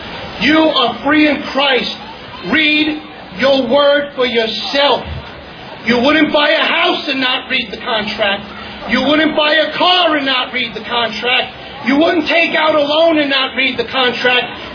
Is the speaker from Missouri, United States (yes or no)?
no; Coney Island, New York, United States; because I'm from Coney Island.